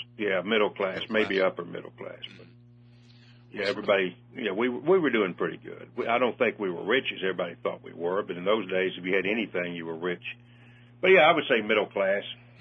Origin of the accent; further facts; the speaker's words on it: Joinerville, Texas, United States; also born or lived in Tyler; I said I was born in Tyler. I grew up in a little place called Joinerville, Texas.